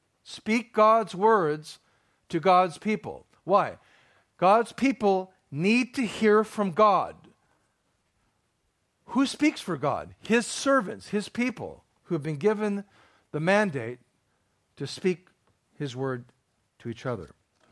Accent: United States; As an American, what about September 11th in New York City?

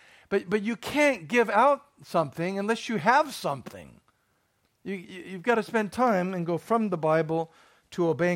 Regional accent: United States; As an American, what about September 11th in New York City?

